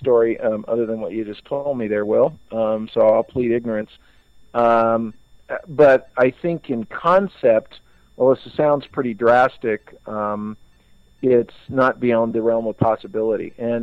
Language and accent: English; Colorado Springs, Colorado, United States; Yep, I'm from Colorado Springs, Colorado.